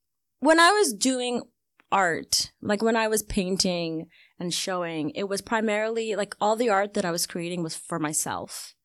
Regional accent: Ghana; being a Ghanaian is, to me, it's the number one way that I identify myself. Like, I see myself as Ghanaian and I see myself as African before anything else.

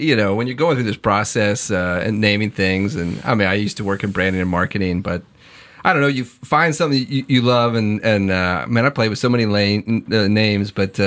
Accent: North Carolina, United States; now in Atlanta, United States; I was from North Carolina before that. We lived in Charlotte before we moved to Atlanta with New Belgium.

